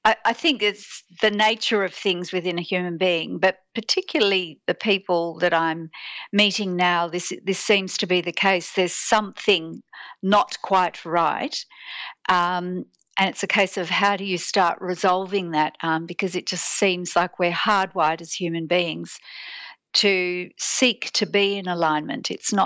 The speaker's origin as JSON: {"language": "English", "town": "Sydney", "region": "New South Wales", "country": "Australia", "tie": "born or raised there", "said": "I'm born and bred in Sydney, but it's been particularly bad, and it's bad."}